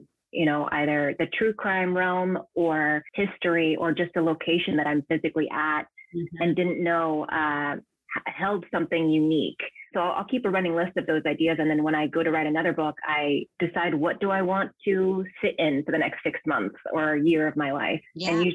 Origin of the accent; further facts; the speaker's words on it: Sacramento, California, United States; now in Paris, France; I actually went to college in San Diego. I am from the Sacramento area, Northern California.